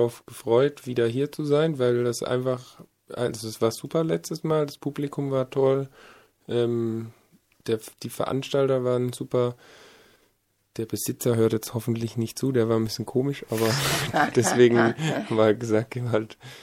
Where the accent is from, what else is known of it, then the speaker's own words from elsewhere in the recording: Baden-Württemberg, Germany; wir kommen ja aus der Nähe von Tübingen ursprünglich